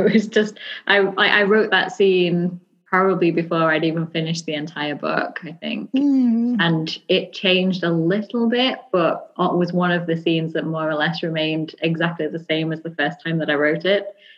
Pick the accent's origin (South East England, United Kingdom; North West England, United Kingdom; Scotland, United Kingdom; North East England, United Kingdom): North West England, United Kingdom; Manchester; and I'm from Manchester.